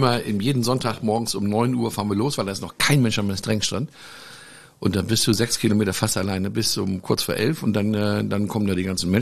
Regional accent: Hamburg, Germany; ich komme ursprünglich mal aus Hamburg

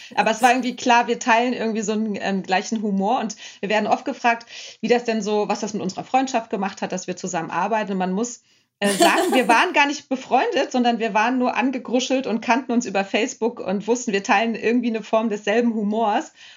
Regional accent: Dresden, Saxony, Germany; born there; also born or lived in Thuringia / North Rhine-Westphalia / Lüneburg; Ich bin in Dresden geboren und habe dann lange in Thüringen gewohnt und bin dann nach der Wende, hat es mich nach Nordrhein-Westfalen verschlagen und zum Studium nach Lüneburg.

